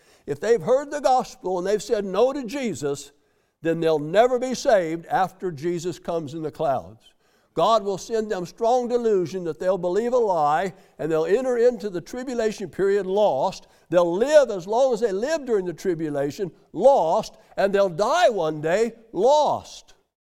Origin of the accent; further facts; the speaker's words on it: Colorado, United States; I was raised in Colorado, and we have the beautiful mountains there